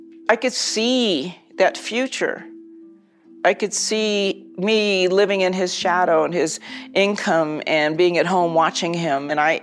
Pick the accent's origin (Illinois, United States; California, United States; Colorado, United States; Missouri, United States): Colorado, United States; Where are you from? I'm from Colorado.